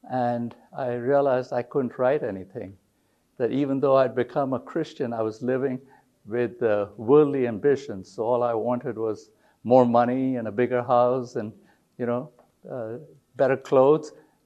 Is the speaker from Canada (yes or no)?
no; India; moved away as an adult; now in United States; And I grew up in India till I was 27 and came to the United States to do a master's in business administration.